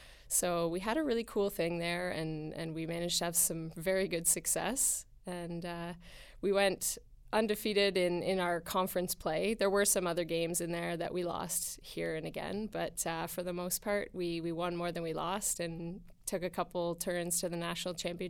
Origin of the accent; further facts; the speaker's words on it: Beeton, Ontario, Canada; I grew up in Beaton, Ontario, as you said, a very small town. I actually grew up outside of town, so I grew up on a property of 10 acres, not a family farm, but basically could have been.